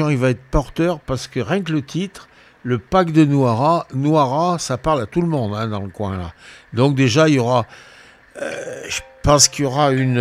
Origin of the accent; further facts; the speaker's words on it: Loire, France; born there; moi je suis né dans la Loire, à Luriec.